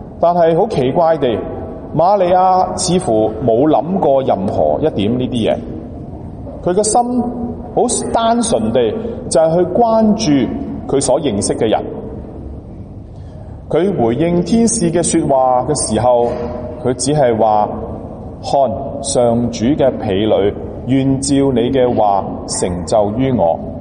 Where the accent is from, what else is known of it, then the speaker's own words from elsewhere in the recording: Guangdong, China; 我哋广东人咧讲嘅